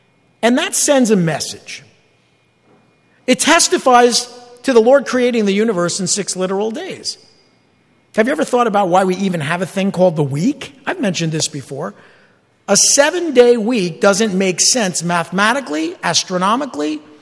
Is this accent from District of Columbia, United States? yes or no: no; East Rutherford, New Jersey, United States; I grew up in East Rutherford over here